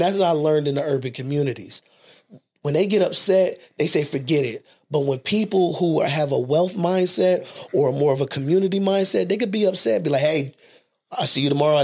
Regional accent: Harlem, New York, United States; I'm from Harlem, so it's about clothes.

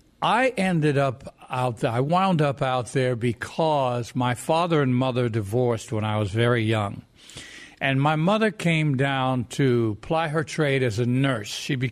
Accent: Moriches, New York, United States; I grew up out on Long Island here in New York.

